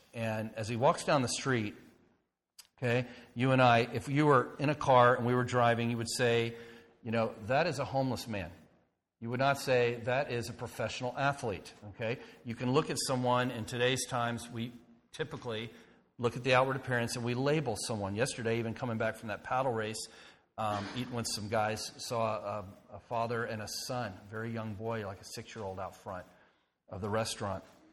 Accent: Florida, United States; Growing up in Florida, I even remember in my 30s going to Thanksgiving dinner.

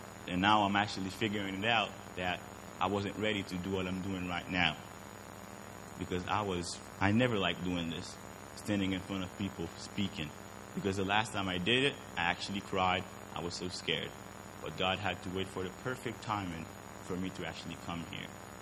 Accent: Haiti; I am from Haiti.

